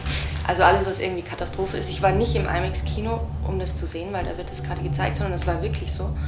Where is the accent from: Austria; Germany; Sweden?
Austria; Innsbruck, Tyrol; dass die Bergkette, aus der ich komme, aus Innsbruck, die Nordkette